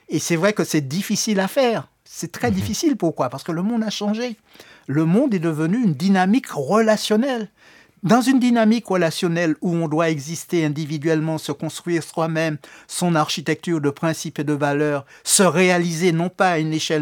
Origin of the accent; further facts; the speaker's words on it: Antilles, France; Ce qui fait que chez nous, aux Antilles, quand on dit outre-mer, on a une vieille matrice coloniale complètement archaïque